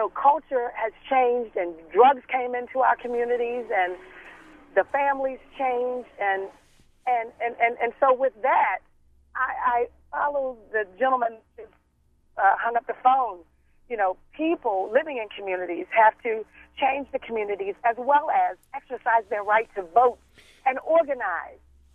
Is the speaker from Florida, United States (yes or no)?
no; Irvington, New Jersey, United States; When I grew up in Irvington, there were small businesses, corner stores, there were barbershops, there were cleaners, they were owned by African Americans.